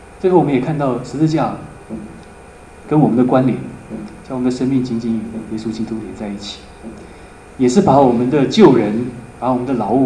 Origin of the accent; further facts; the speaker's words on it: Taiwan; 我确实是台湾人，但是我也不是要来欺负你啊。